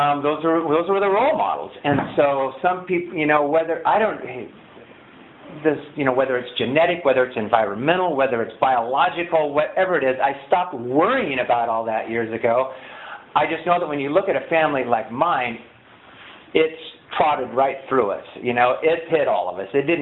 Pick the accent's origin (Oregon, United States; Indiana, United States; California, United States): California, United States; Santa Maria; But we're from Santa Maria. I was born in Santa Maria, graduated from Santa Maria High School. My family, we had a cattle ranch out Highway 166, and we were raised up there.